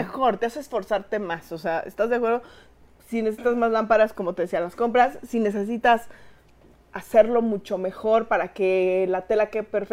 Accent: Mexico; un tema de gandallismo que creo que a veces traemos como mexicanos

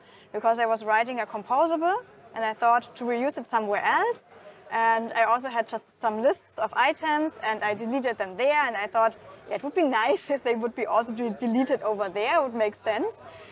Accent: Munich, Bavaria, Germany; English is a second language; Hi, I'm from Munich.

